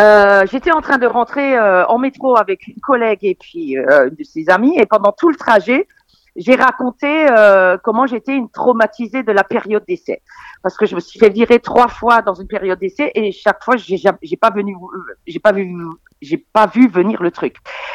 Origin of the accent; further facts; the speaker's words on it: Grand Est, France; accent: Alsatian; grâce à l'Alsace et grâce à mon accent, j'étais donc la représentante de l'Est de la France